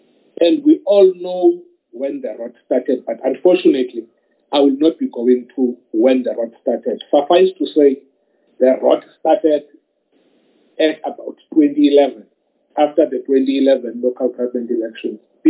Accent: Eastern Cape, South Africa; I'm from the Eastern Cape

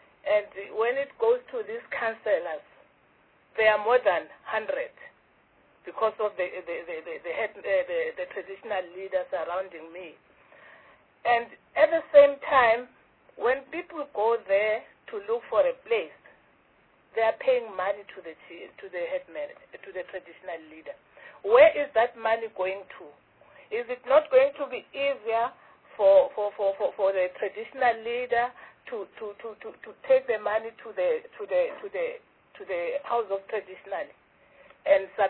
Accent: Mpumalanga, South Africa; I'm from Mpumalanga, actually.

